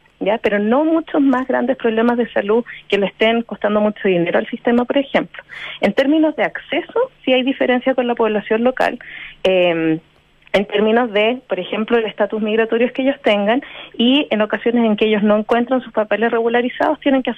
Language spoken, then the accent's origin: Spanish; Chile; quizás los números que yo debiera tener como chileno local los están ocupando los migrantes.